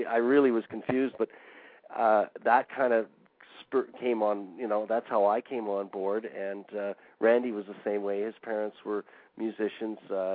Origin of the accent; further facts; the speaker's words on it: Fort St. John, British Columbia, Canada; we picked up a bass player who happened to be from Fort St. John originally, my hometown